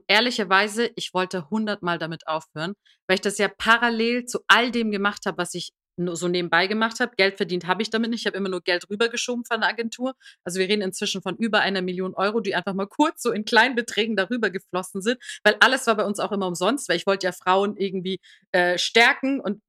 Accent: Iran; Ich bin aus dem Iran, genau. Ich bin 1980 im Iran geboren.

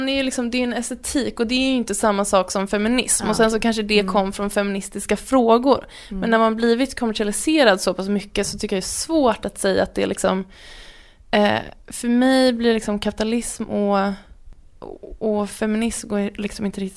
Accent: Värmdö, Stockholm County, Sweden; Jag växte upp på Värmdö.

